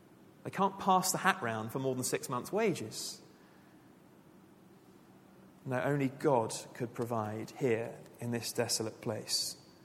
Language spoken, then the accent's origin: English; South East England, United Kingdom; Some of you know I'm from Sussex